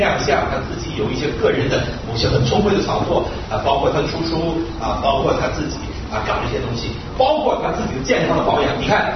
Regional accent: China; 这是我们中国人，我们这一代60后、70后的人都知道这个人

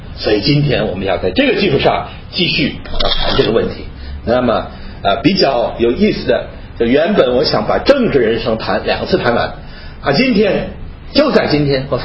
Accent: China; 这一点跟我们中国人所谈的很奇特

